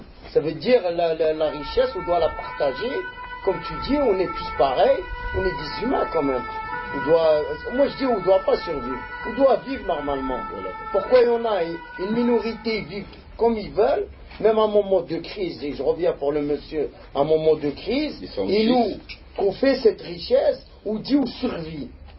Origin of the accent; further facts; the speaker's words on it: Hénin-Beaumont, Hauts-de-France, France; moi, je viens de Pas-de-Calais. Je viens d'Hénin.